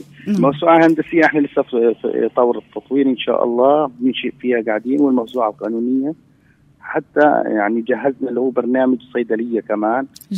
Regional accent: Palestine; أنا فلسطيني.

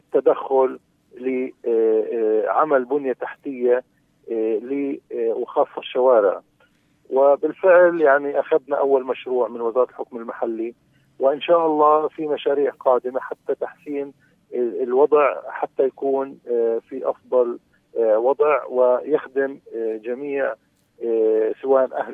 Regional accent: Palestine; وهذا مش بس عندنا في فلسطين

